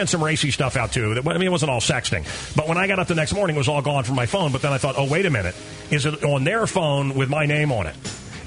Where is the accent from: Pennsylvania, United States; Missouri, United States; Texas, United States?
Missouri, United States; Kansas City; Half of the schools in Kansas City, my hometown, are going to be closed.